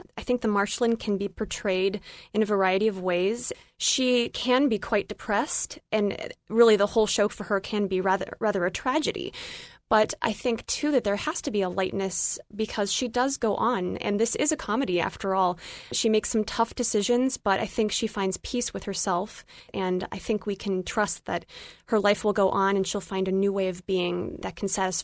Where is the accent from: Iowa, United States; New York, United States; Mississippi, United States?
Iowa, United States; I'm from Iowa. My great-grandfather came over from Sweden.